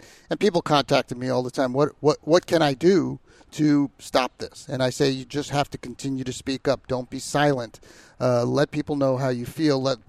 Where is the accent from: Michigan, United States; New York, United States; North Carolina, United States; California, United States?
New York, United States; I grew up in New York as well.